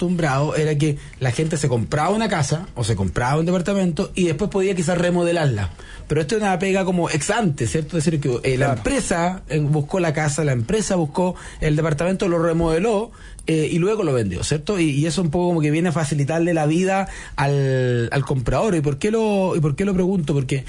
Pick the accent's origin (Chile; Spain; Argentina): Chile; San Bernardo, Santiago Metropolitan Region; yo soy de San Bernardo, ir a Santiago también era un paseo.